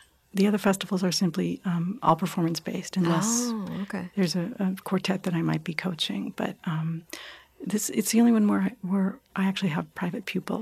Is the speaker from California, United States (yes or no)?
yes; California, United States; I grew up out in Southern California. My mother lives about 20 minutes south of the academy.